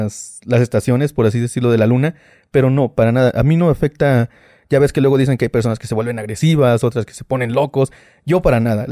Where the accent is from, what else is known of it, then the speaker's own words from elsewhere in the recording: Loreto, Zacatecas, Mexico; Venimos del municipio de Loreto, Zacatecas. Toda mi familia radica ahí y pues ya, como te lo digo